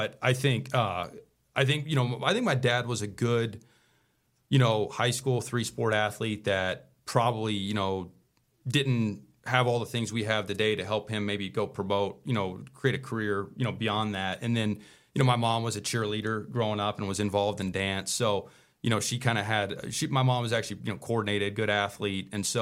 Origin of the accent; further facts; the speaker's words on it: Georgia, United States; And so, yeah, I was born and raised in Georgia